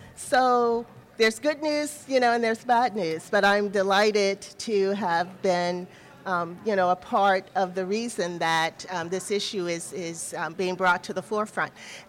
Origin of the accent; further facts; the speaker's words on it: South Carolina, United States; And then in my home state of South Carolina